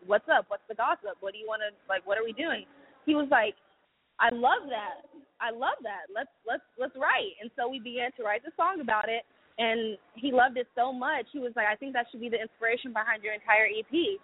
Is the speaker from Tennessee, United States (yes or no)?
no; Houston, Texas, United States; I'm from Houston, Texas.